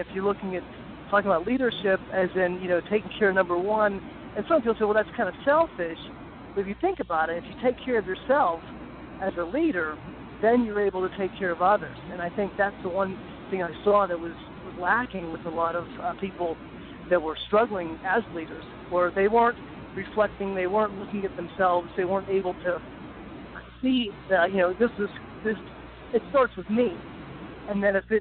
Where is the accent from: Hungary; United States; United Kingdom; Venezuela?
United States; Pittsburgh, Pennsylvania; I'm from Pittsburgh, and we didn't get the snow either